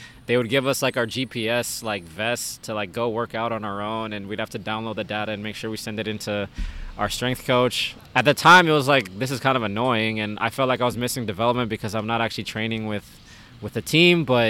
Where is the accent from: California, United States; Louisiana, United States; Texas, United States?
Texas, United States; Dallas; this is going to sound bad because I'm from Dallas, and obviously Austin and Dallas is a rivalry there.